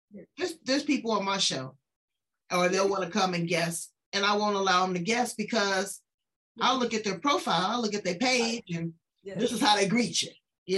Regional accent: California, United States; Girl, now again, I am from California. I'm a city girl. I don't know nothing about these dark back roads.

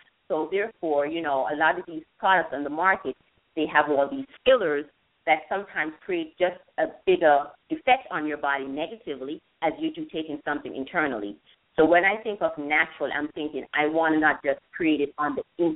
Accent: Jamaica; growing up in Jamaica, what it was, we didn't have as many products as we have today.

